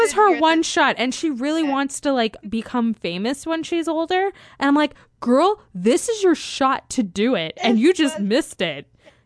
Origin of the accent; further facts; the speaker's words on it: Canada; and I'm actually Canadian.